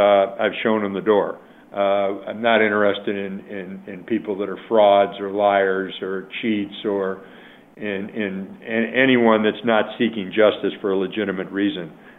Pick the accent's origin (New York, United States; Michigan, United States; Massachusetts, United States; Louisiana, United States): New York, United States; Buffalo; accent: Buffalo; And again, it's generally, Pat, in the... my Buffalo accent just came out.